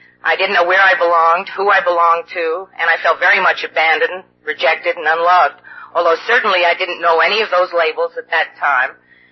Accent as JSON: {"language": "English", "region": "New York", "country": "United States", "said": "another anonymity break, and I'm from New York."}